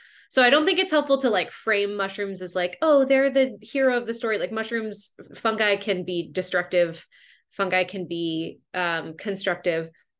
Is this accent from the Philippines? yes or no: yes; Philippines; I grew up in the Philippines. So I spent a lot of time outside growing up just because it was warm all the time.